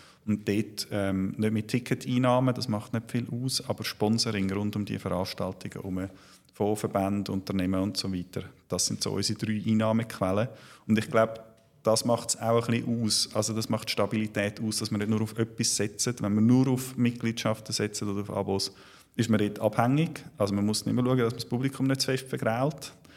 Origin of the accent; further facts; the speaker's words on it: Zurich, Switzerland; Also ich glaube, es gibt überall, wo man als Zürcher angeht, gibt es einen Anti-Zürich-Reflex.